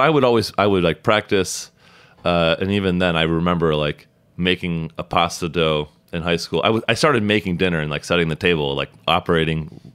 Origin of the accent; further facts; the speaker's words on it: Illinois, United States; So I grew up like about an hour south of Chicago